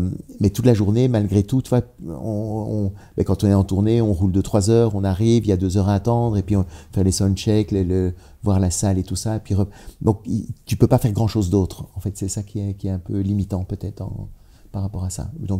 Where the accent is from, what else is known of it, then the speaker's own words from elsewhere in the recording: Belgium; On est belge, je suis belge.